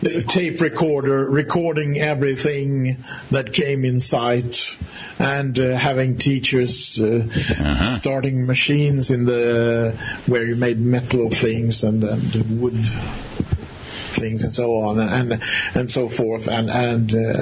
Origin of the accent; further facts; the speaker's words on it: Ludvika, Dalarna County, Sweden; English is a second language; now in Skåne, Sweden; I moved from my hometown, which is called Ludvika, and it's quite far up north in Sweden, to Skåne, where I live now, which is a province in the very south